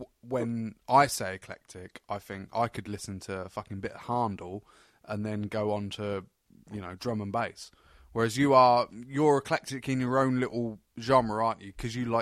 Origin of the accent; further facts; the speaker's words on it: London, United Kingdom; I'm a Londoner.